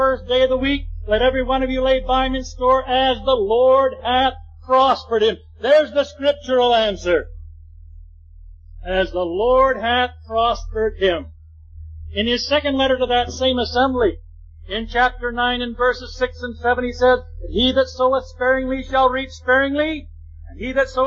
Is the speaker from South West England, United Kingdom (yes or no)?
no; Scotland, United Kingdom; I'm a Scotsman. I've never given hilariously.